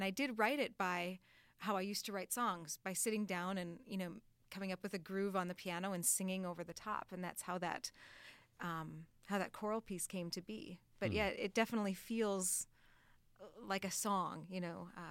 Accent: North Dakota, United States; I'm from North Dakota originally, and you know, North Dakota, there aren't really any composers.

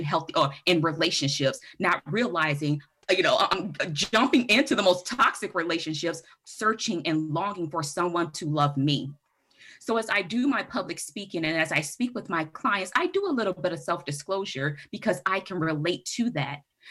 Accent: Kenosha, Wisconsin, United States; So growing up in Kenosha and going through the Unified School District, you know, I went to Carthage

